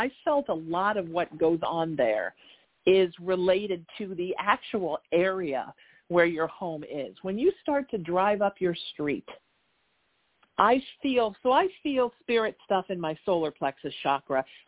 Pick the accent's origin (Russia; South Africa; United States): United States; Huntington Beach, California; I grew up in Huntington Beach, which half of Huntington Beach is actually below sea level, including the part I grew up in.